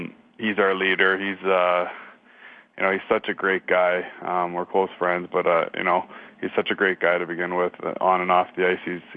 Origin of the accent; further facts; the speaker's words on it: Mississauga, Ontario, Canada; I'm not too worried about it because I grew up in Mississauga.